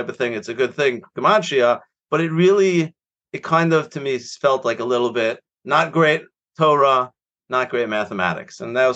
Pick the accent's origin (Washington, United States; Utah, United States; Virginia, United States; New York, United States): New York, United States; Staten Island; Okay, so I grew up in Staten Island, and after high school, I went to yeshiva in Farakway